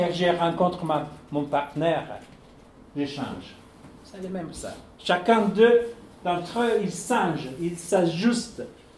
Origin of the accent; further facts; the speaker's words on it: Italy; French is a second language; parce que je suis italien, donc européen, donc relaxé